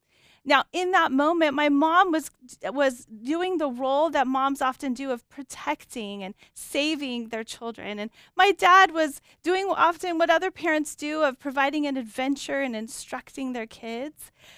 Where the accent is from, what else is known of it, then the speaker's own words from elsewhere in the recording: Yuba City, California, United States; I grew up in Yuba City. It's a very small town in Northern California, an agricultural community. And I grew up with my parents on a little piece of land.